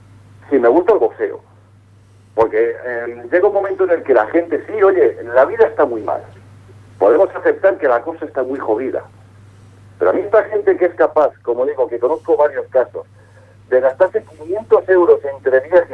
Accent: Cuenca, Castilla-La Mancha, Spain; imagínate que nos vamos a mi pueblo, imagínate que en Cuenca tengo la posibilidad de ver en 15 días dos veladones como estos

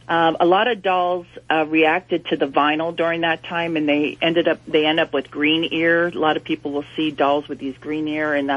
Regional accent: San Diego, California, United States; I'm from San Diego.

